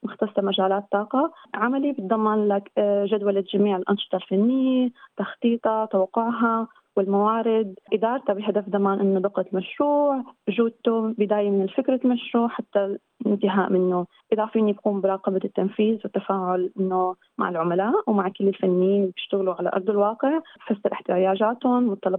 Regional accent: Syria; moved away as an adult; now in Australia; طلعت من سوريا على لبنان، من لبنان على أربيل، ومن أربيل قدرت أني أحصل على فيزا الهيمدرانيا فيزا وإقامة دائمة لأستراليا، وصلت أستراليا بنوفمبر 2017.

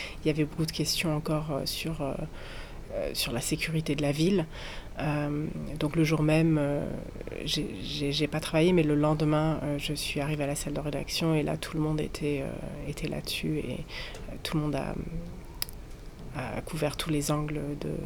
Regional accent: Nice, Provence-Alpes-Côte d'Azur, France; now in New Zealand; Moi, je viens de Nice

